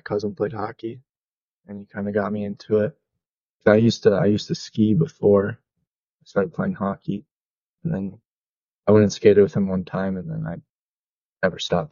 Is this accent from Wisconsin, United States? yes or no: yes; Ashland, Wisconsin, United States; I'm from Ashland, Wisconsin.